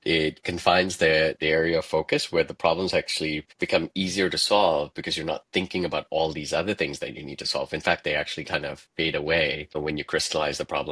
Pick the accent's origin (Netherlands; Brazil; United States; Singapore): Singapore; Growing up in Singapore, and I'm not sure where you grew up, but it was a very different educational system.